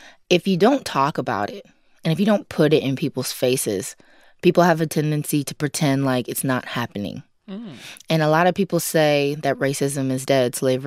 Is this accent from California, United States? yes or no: no; Gifford, Florida, United States; And I grew up in the South, a very small, predominantly rich, white town called Vero Beach. Actually, it's called Gifford, Florida, where I'm from.